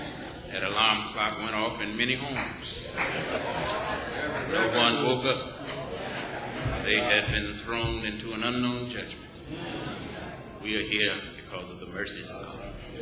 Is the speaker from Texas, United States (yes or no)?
yes; Corpus Christi, Texas, United States; born there; I was born in Corpus Christi.